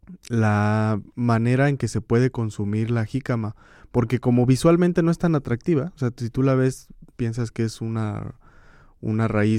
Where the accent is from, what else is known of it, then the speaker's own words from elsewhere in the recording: Mexico; que es muy importante en mi país, en México